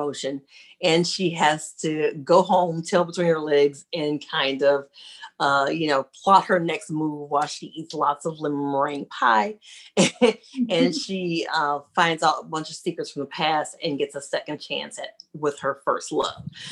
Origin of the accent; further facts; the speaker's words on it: Ohio, United States; moved away as an adult; now in North Carolina, United States; I'm originally from Ohio. We moved here to North Carolina about 11 years ago.